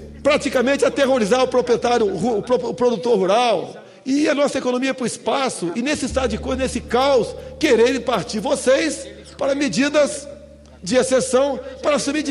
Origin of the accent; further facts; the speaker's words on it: Eldorado, São Paulo, Brazil; Eu sou de Eldorado Paulista, Vado Ribeira.